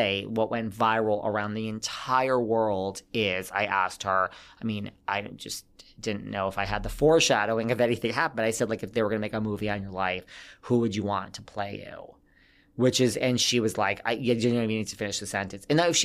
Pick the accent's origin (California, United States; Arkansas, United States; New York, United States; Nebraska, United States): New York, United States; I said like, you know, I'm from New York and like, you know, we're outspoken, like New Yorkers